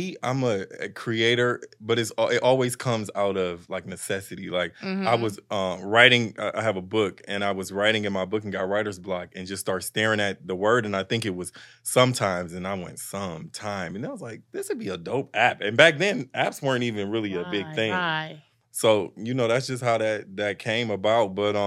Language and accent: English; Cleveland, Ohio, United States; I'm from Cleveland, Ohio, so I would be in Cleveland, going out to investors